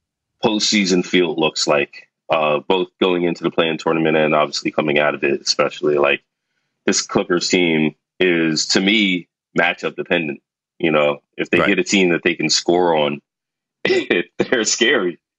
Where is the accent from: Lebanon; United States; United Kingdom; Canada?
United States; Philadelphia, Pennsylvania; You gotta remember, I'm from Philly back when Sean Bradley and Clarence Weatherspoon were in NBA Jam.